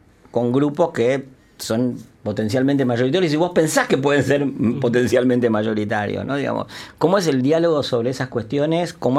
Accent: Argentina; Yo vengo de Argentina, no sé exactamente cómo es en Uruguay

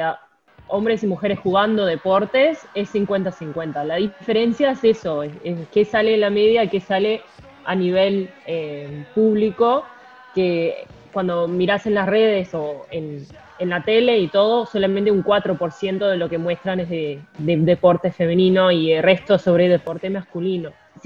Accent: United States; Yo soy de Estados Unidos y estudié la universidad allá.

